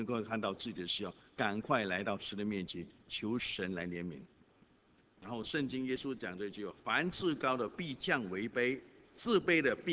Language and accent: Chinese; China; 骄兵必败嘛，我们中国人讲骄兵必败。